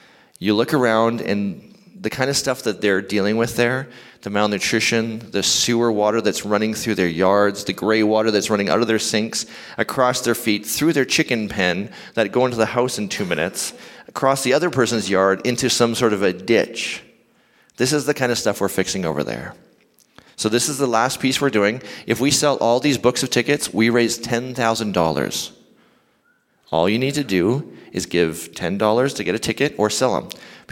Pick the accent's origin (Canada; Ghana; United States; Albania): Canada; Winnipeg, Manitoba; I grew up in Winnipeg.